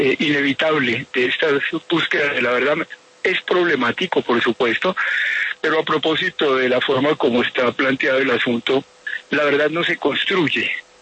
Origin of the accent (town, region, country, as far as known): Colombia